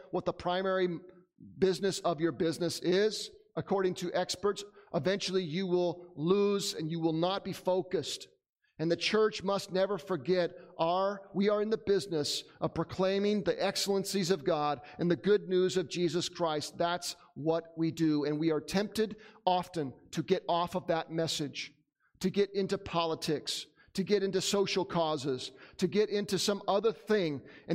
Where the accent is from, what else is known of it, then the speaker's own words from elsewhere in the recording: United States; I'm glad that I'm an American. But guess what? You can go to heaven and not be an American.